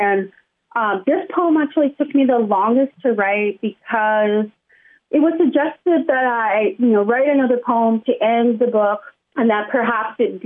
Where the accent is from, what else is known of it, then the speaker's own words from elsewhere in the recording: San Bernardino, California, United States; home is always for me, you know, the inland California, Southern California. I'm from San Bernardino.